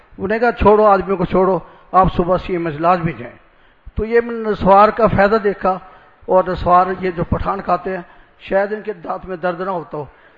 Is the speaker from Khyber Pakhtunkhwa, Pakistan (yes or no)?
no; Muzaffargarh, Punjab, Pakistan; میں مظفر گڑھ سے آیا ہوں.